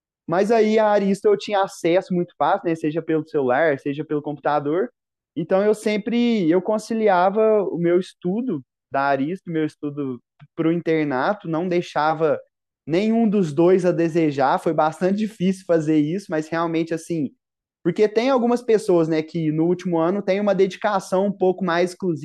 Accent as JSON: {"language": "Portuguese", "town": "Lavras", "region": "Minas Gerais", "country": "Brazil", "tie": "born or raised there", "said": "Eu sou natural de Lavras. Lavras está no sul de Minas Gerais."}